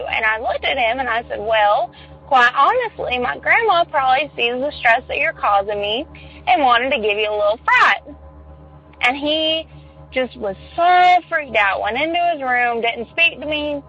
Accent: Florida, United States; I'm from Florida.

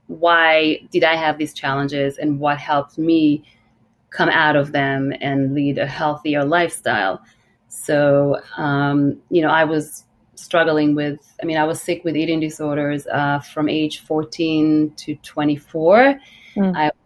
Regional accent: Jaffa, Tel Aviv District, Israel; English is a second language; I was born in Jaffa, which is like a very, you know, it's a suburbs of Tel Aviv, and it's a very poor neighborhood, and I had to leave home when I was 12 to live in a kibbutz on my own.

